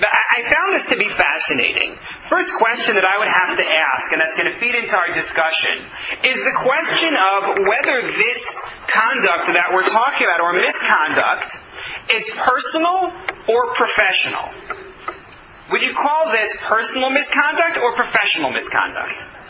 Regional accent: United States; I was told it's because I'm an American, and therefore I find this normal.

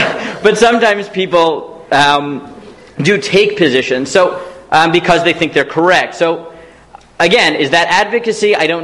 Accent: Staten Island, New York, United States; I grew up in Staten Island.

